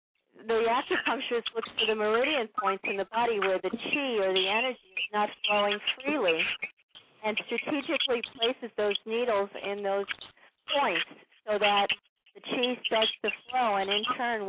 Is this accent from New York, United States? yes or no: yes; New York, United States; also born or lived in Anchorage, Alaska; Well, I used to live in Anchorage, Alaska. I'm from New York